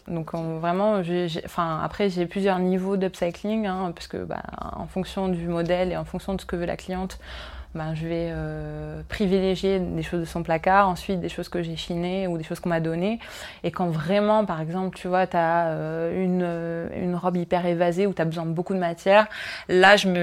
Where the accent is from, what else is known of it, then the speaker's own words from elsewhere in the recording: Tunis, Tunisia; j'ai 29 ans, je suis originaire de Tunis, ma maman est française et mon papa est tunisien